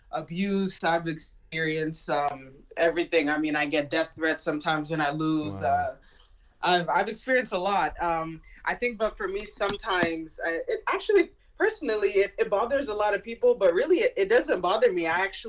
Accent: United States; that I should just, you know, play for where I'm from is in the States.

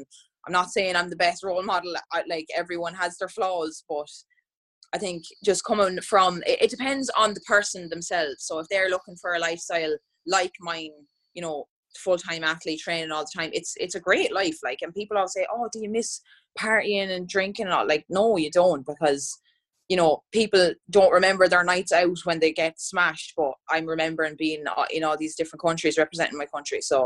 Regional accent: Ireland; And obviously being Irish and stuff, I felt like there was more of a connection there.

